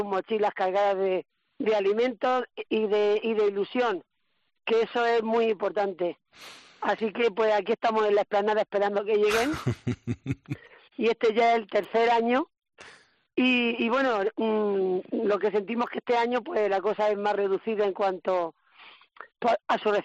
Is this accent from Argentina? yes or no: no; Spain; para mí como hermana mayor, como española, es un orgullo